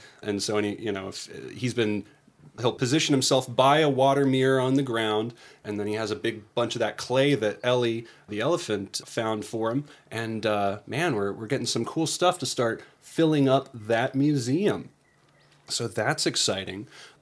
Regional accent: Virginia Beach, Virginia, United States; I'm from Virginia Beach myself.

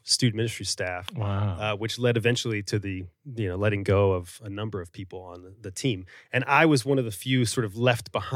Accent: Chicago, Illinois, United States; because I grew up in Chicago, to be at Wheaton or to be at Moody

